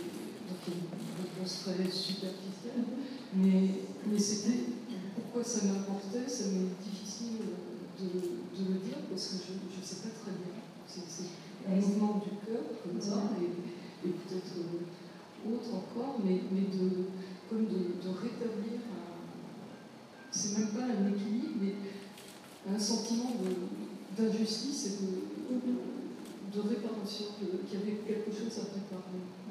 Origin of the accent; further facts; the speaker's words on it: Paris, Île-de-France, France; born there; Je suis née à Paris, je suis née après la guerre